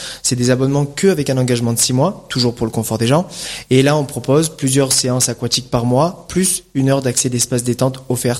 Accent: Gap, Provence-Alpes-Côte d'Azur, France; born there; moi je suis né à Gap, du coup.

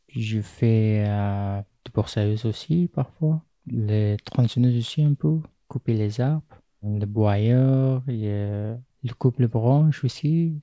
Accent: Afghanistan; also born or lived in Paris; now in Gap, France; je viens d'Afghanistan. Depuis 5 ans que j'habite en France, mais depuis un an que j'habite à Gap, j'étais avant à Paris.

